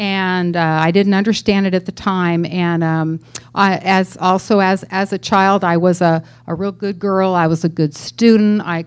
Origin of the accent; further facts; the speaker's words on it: San Francisco, California, United States; We had wood floors in our house. I grew up in San Francisco. We had some wood stairs, and they creaked